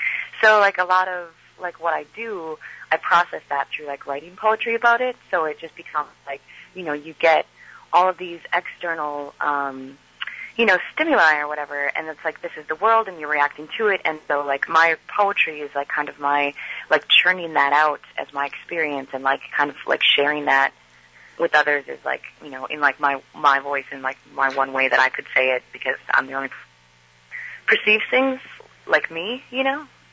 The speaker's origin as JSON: {"language": "English", "town": "Minneapolis", "region": "Minnesota", "country": "United States", "said": "It's a neighborhood in Minneapolis. I'm from the Twin Cities"}